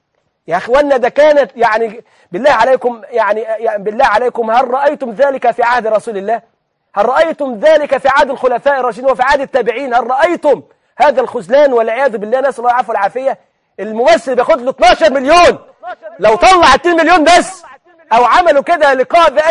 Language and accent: Arabic; Egypt; إحنا كمصريين فين النخوة وفين الكرامة